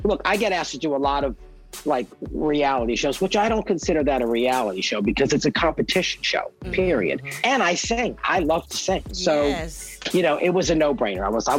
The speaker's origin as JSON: {"language": "English", "region": "New England", "country": "United States", "tie": "born or raised there", "said": "I grew up in New England, so, you know, yeah. I ran through the cornfields."}